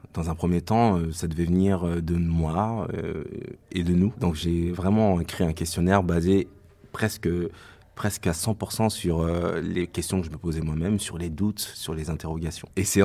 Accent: Paris, Île-de-France, France; je suis parisien, j'ai 31 ans.

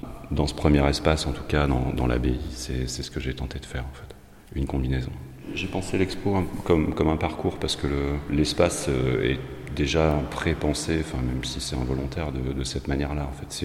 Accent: Nantes, Pays de la Loire, France; J'habite Cholet et je suis originaire de la région où je suis né à Nantes il y a 48 ans de ça.

